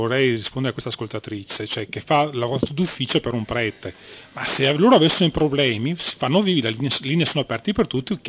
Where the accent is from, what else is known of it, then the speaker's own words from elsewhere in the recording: Marostica, Veneto, Italy; io sono di Malostica.